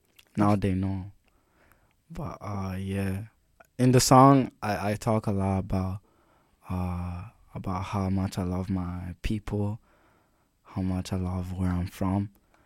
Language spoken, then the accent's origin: English; Vancouver, British Columbia, Canada; growing up in East Vancouver is tough.